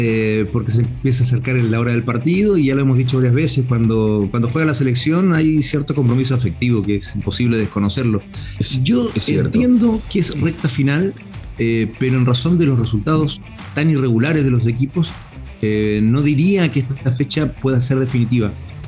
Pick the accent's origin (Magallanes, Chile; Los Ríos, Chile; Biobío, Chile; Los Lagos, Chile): Magallanes, Chile; Puerto Natales; Como cuando era niño, allá en Puerto Natales, cerca de Río Turbio, ¿no? A 20 kilómetros de la frontera.